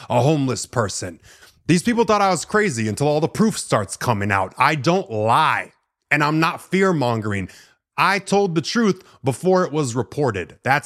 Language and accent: English; Florida, United States; I grew up in Florida. I've been through the hurricanes.